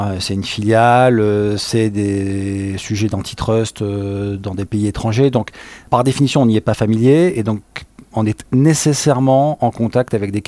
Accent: Bordeaux, Nouvelle-Aquitaine, France; moi je suis un provincial, hein, je suis un bordelais d'origine.

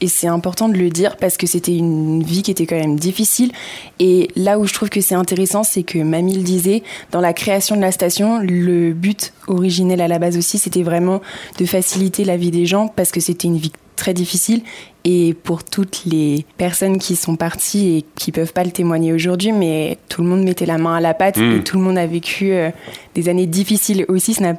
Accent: Courchevel, Auvergne-Rhône-Alpes, France; Et je pense qu'on se ressent vraiment chez nous, à Courchevel.

